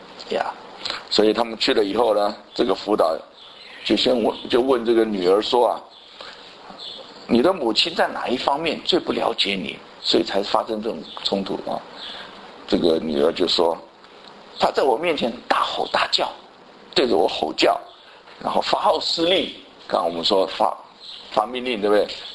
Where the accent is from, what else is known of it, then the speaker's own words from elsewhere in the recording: China; 我们中国人都有那种传统的观念嘛，父母最大。